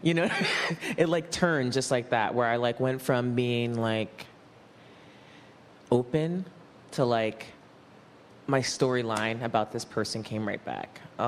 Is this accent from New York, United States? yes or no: yes; New York, United States; I'm a New Yorker